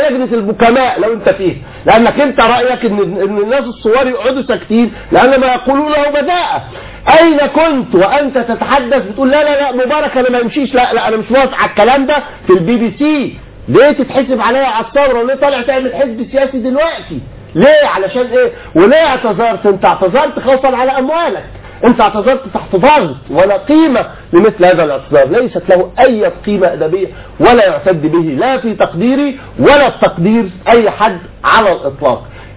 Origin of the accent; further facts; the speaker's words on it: Egypt; انا بكلمك كمسلم، انا بكلمك كمصري.